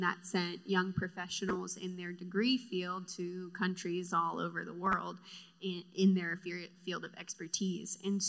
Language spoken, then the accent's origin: English; Florida, United States; I grew up in Florida, and I was not a believer. I did not grow up in the church.